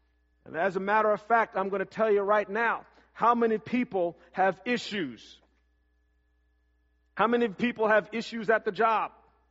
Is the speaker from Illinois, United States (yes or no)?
no; California, United States; I come from California.